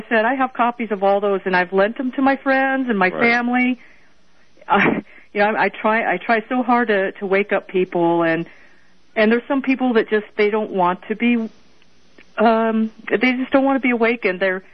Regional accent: Boulder, Colorado, United States; And I'm from Boulder.

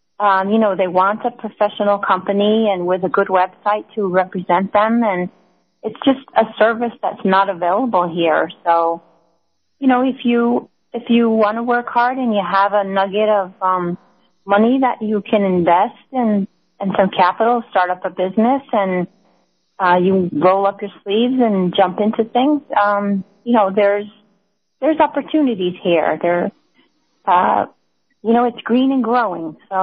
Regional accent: United States; moved away; So, for example, I come from the United States, and that's a place where the internet is very developed here.

